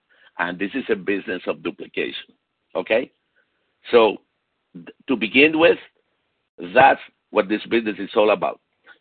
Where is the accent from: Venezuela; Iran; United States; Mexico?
Venezuela; also born or lived in Chile / Puerto Rico; I was born in Chile. And then after I was 3 years old, my family moved to Venezuela, and I spent some years over there. And then after that, my family moved to Puerto Rico in the Caribbean.